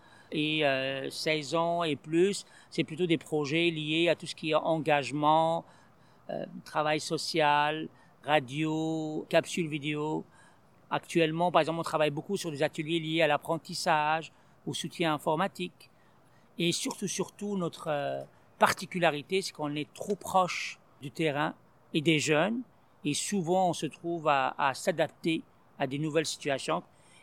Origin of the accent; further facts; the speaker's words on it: Algeria; born there; moved away as an adult; also born or lived in France; Moi, je suis né en Algérie. J'ai quitté l'Algérie pour aller en France pour suivre mes études.